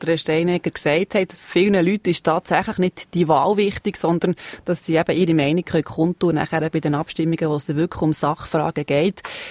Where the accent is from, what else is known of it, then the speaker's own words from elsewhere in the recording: Switzerland; Das ist ja ein Konzept, das es bei uns in der Schweiz eigentlich noch nicht so gibt